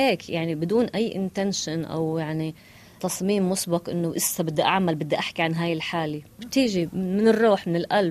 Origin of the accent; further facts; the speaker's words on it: Palestine; أنا كبني آدم كفلسطينية ككاتبة مخرجة